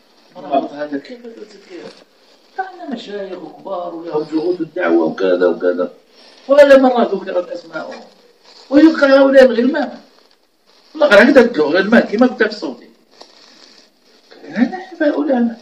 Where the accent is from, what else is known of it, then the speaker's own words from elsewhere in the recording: Algeria; راهم بلغ لك رسالة من المشايخ عندنا في الجزائر